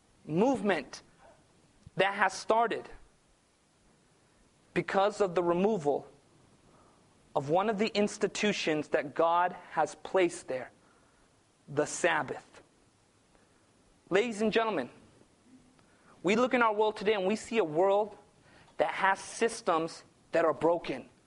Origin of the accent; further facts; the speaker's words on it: California, United States; I grew up in Southern California.